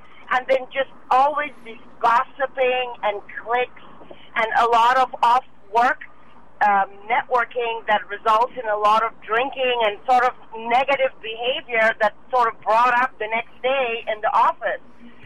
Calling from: San Francisco, California, United States; I'm calling from San Francisco.

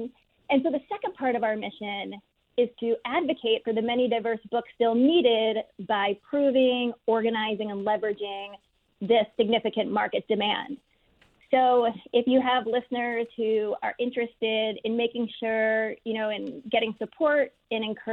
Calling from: Cumberland, Maine, United States; Hi, Cumberland, Maine.

